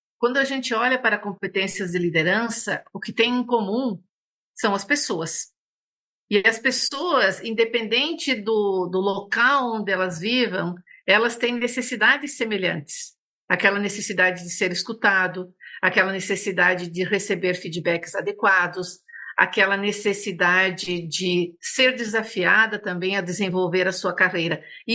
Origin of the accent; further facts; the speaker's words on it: Esmeralda, Rio Grande do Sul, Brazil; moved away; Ah, eu sou gaúcha de Esmeralda, mas saí de lá faz muitos anos.